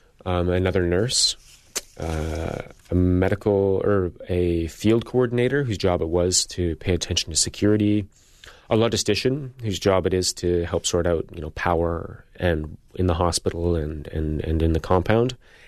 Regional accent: Northern Canada, Canada; I'm from Canada, northern Canada

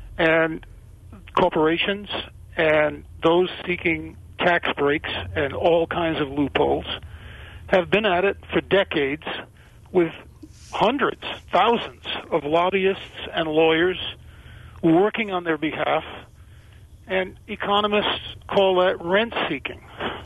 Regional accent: East Coast, United States; accent: East Coast; and maybe he finds my East Coast accent charming.

